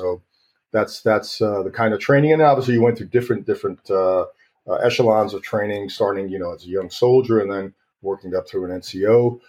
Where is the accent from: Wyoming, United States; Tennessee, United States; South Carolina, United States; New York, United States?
New York, United States; me and my friend, we're from New York, and we joined together.